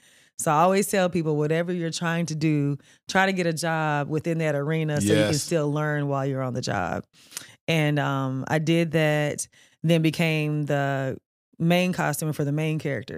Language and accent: English; Martin, Tennessee, United States; because where I'm from is really small. I'm from Martin, Tennessee.